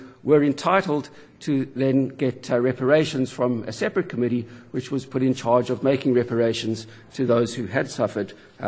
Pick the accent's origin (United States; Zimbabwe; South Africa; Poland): South Africa; now in Canada; I think you can probably tell this from my accent, I'm not Canadian originally, I come from South Africa